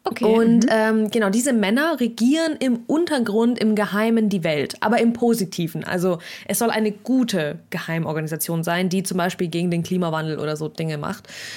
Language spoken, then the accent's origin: German; Russia; now in Germany; ich war so in Deutschland und so, und ich bin aber, komme aus Russland ursprünglich